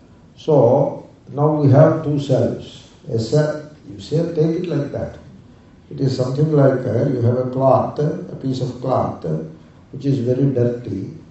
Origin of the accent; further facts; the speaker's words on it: India; born there; I was born in India